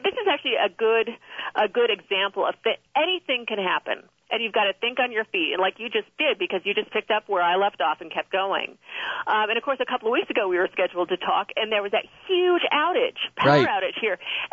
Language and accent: English; Buffalo, New York, United States; And from Boston, I'm from Buffalo, so we're sort of the same northeastern area.